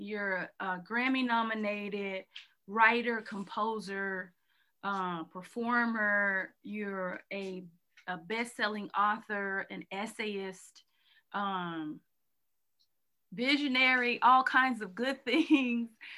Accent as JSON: {"language": "English", "region": "Arkansas", "country": "United States", "tie": "born or raised there", "said": "we're from Arkansas, born and raised, both of us."}